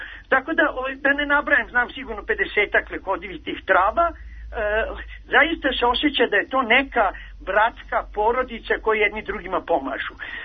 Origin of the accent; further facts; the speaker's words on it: Novi Sad, Vojvodina, Serbia; born there; ja pune 42 godine, 1. maja ću ući u 43. godinu, živim u šumi jer ja sam rođen u Novom Sadu